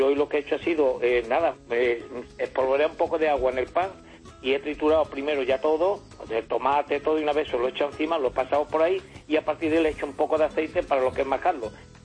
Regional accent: Antequera, Andalusia, Spain; Yo soy de Antequera, pero poco tiempo

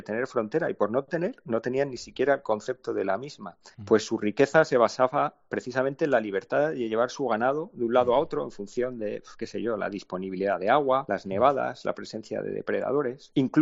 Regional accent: Spain; Nosotros como occidentales, como europeos, como españoles, tenemos muy bien aprendido el concepto de frontera, casi desde que somos pequeños

